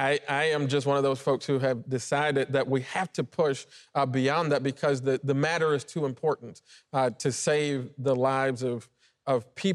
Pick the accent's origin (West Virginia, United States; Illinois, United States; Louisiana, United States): Illinois, United States; Chicago; I went to college in Chicago. I grew up in Chicago. I didn't go anywhere else to learn these values.